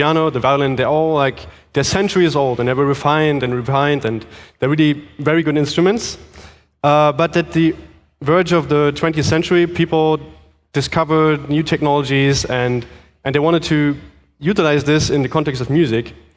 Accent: southern Germany, Germany; English is a second language; moved away as an adult; also born or lived in Quebec; now in Hong Kong; I'm from Southern Germany. I studied in what you just said in Quebec, music technology, and right now I'm running a little music tech startup company in Hong Kong as the CTO

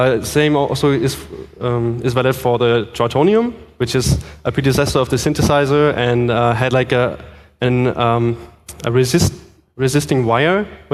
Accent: southern Germany, Germany; English is a second language; moved away as an adult; also born or lived in Quebec; now in Hong Kong; I'm from Southern Germany. I studied in what you just said in Quebec, music technology, and right now I'm running a little music tech startup company in Hong Kong as the CTO

